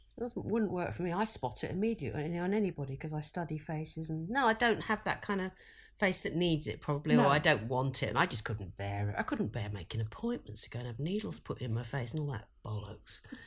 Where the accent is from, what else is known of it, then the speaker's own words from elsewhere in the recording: United Kingdom; now in United States; I became an American as well. I'm still a Brit